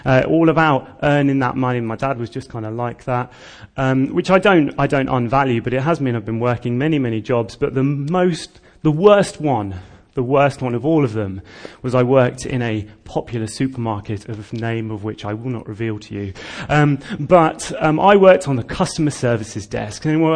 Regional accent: Bedford, East of England, United Kingdom; I'm originally from Bedford, in Bedfordshire.

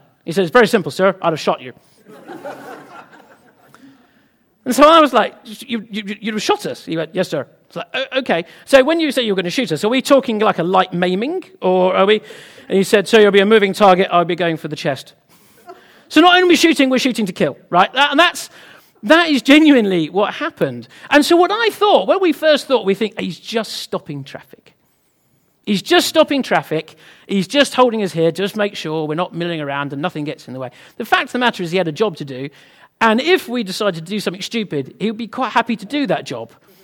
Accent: United Kingdom; because we're British, we do what we're told.

